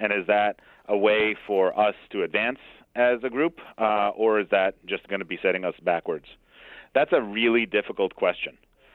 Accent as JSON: {"language": "English", "country": "Israel", "tie": "born or raised there", "said": "I was born and raised in Israel, which makes this even more important."}